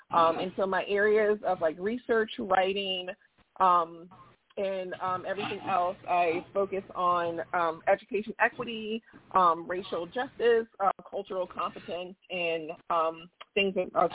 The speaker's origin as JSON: {"language": "English", "region": "Virginia", "country": "United States", "said": "Again, I said I'm from Virginia. I live in Virginia"}